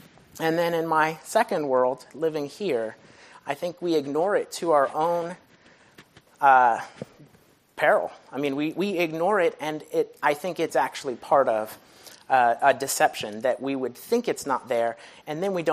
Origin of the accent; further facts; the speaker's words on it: Philippines; I grew up in the Philippines in a tribe that was very in tune with spirits and the spiritual realm.